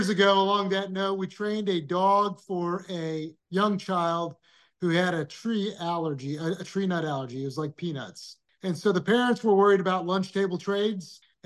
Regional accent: Iran; I'm from Iran

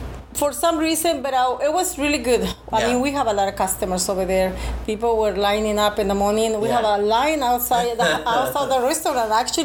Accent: Guadalajara, Jalisco, Mexico; moved away; first we came from Mexico, from Guadalajara. It's 32 years ago.

